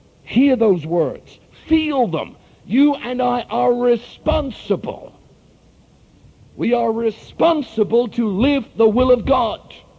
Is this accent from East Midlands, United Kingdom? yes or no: no; London, United Kingdom; born there; I was born in London just before World War II.